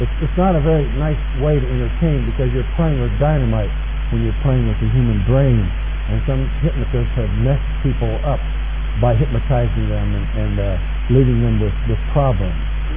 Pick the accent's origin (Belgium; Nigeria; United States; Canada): United States; Houston, Texas; And I can remember going to the zoo as a little boy in Houston, Texas, and seeing these big elephants.